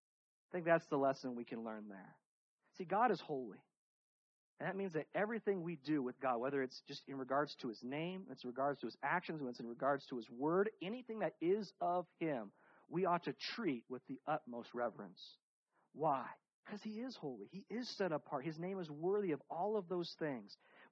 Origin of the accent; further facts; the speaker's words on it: United States; And as an American, I have that right.